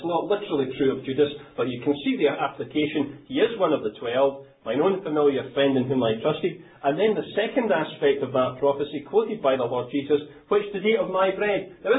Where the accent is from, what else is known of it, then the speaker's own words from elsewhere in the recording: Scotland, United Kingdom; Thanks, I'm from Scotland. I'm not going under that, you know.